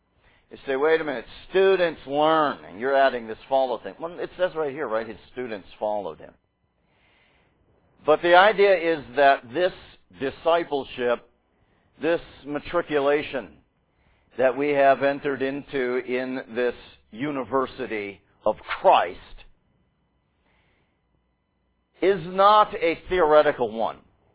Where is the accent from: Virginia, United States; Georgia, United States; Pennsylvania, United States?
Pennsylvania, United States; Pittsburgh; born there; also born or lived in Massachusetts; I was born in the Pittsburgh area, went to Massachusetts for 3 years, and then came here.